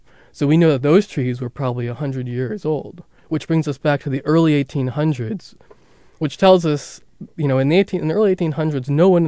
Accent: Northeast, United States; And the reason I come from the Northeast, New York, New England, and where it's kind of, they're kind of known for their stone walls.

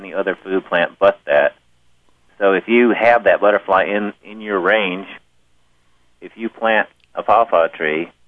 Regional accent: Michigan, United States; now in Kingsport, United States; Well, I live right now in Kingsport, Tennessee, which is northeast Tennessee. But I grew up in Michigan, and I came out to Tennessee for the World's Fair that they had in Knoxville in 1982.

